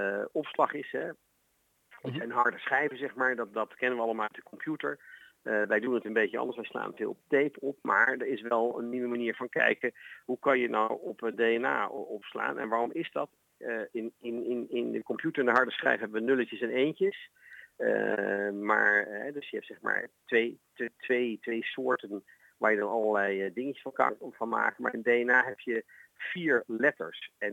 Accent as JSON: {"language": "Dutch", "country": "Netherlands", "said": "Maar je ook kan zien dat we als Nederlanders ook in groot verdriet samen zijn."}